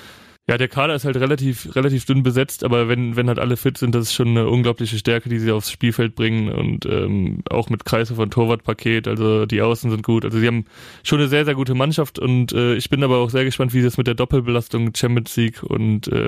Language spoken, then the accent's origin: German; Leverkusen, North Rhine-Westphalia, Germany; born there; Also meine Eltern wohnen in Leverkusen. Ich komme halt gebürtig auch aus Leverkusen